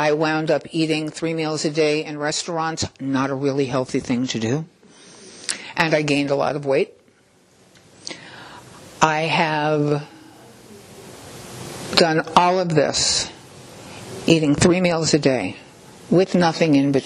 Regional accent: New York City, New York, United States; but I grew up in New York City.

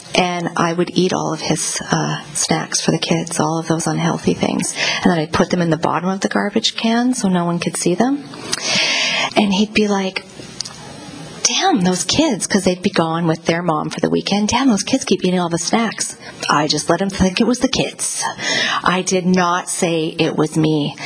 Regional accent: Mission, British Columbia, Canada; I come from Mission, BC, Canada.

